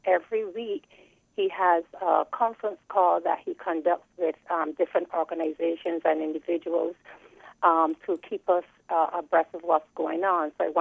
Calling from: Brooklyn, New York, United States; I'm calling from Brooklyn in New York.

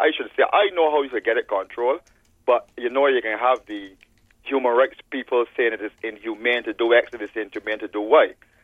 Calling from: Saint Philip, Barbados; And I'm speaking from St. Philip right back down to St. Lucie.

